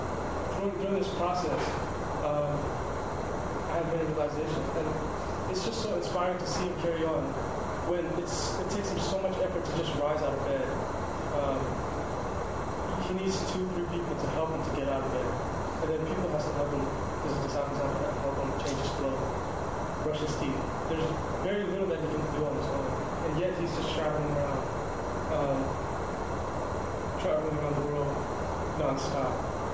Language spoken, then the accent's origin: English; Atlanta, Georgia, United States; Fortunately for me, Atlanta is his base in the West, and so for me growing up in Atlanta, I got a lot of personal association with him.